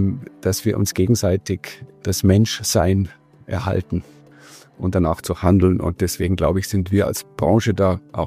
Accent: Kolbermoor, Bavaria, Germany; Ich bin wieder zurückgekehrt in meine Heimat, nach Kolbermoor in diesem Fall. Wohne hier seit 25 Jahren

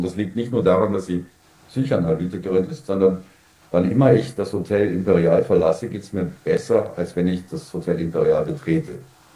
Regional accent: Germany; accent: German; now in Vienna, Austria; ich bin derartig assimiliert, dass es langsam nur noch wirklich mein Akzent ist, der mich zum Deutschen werden lässt. Aber ich bin in allem inzwischen so Wiener und so Österreicher

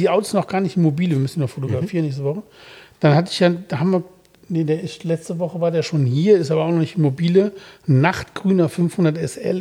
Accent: North Rhine-Westphalia, Germany; Ich bin ja im Siegerland groß geworden.

